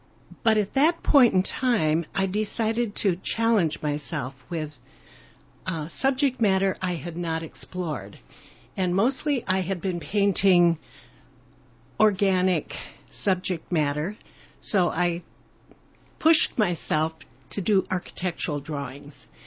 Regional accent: Decorah, Iowa, United States; Well, I grew up in Iowa, and I had decided I think it's time to paint something related to my childhood, my upbringing, Decorah, Iowa.

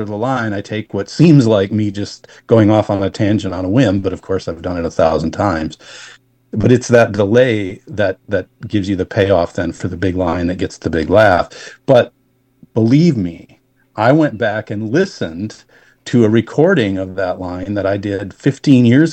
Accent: Wisconsin, United States; I'm from Wisconsin. I can tell you it's Viroqua.

